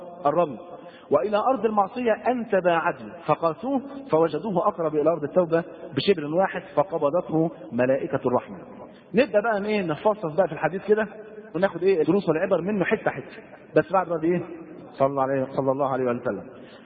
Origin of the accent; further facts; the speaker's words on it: Egypt; زي اللي حصلت في السعوديه وزي اللي حصل عندنا في مصر